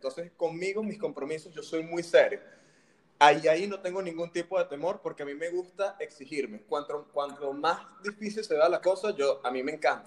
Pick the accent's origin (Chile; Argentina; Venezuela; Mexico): Venezuela; Puerto Ordaz, Bolívar; born there; moved away as an adult; also born or lived in Caracas, Venezuela / Brazil / United States / Canada; nací en Puerto Ordaz y después recuerdo, no, yo quiero vivir en la Universidad de Caracas, me fui. Y después dije, yo quiero vivir en Brasil y me fui. Y después, quiero vivir en Estados Unidos, me fui. Y después Canadá